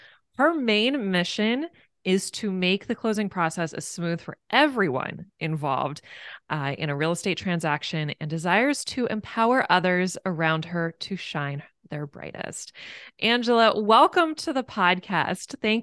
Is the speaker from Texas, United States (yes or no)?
no; Maryland, United States; I grew up in Maryland, right? So boating and sailing and maritime history has always been a part of my life.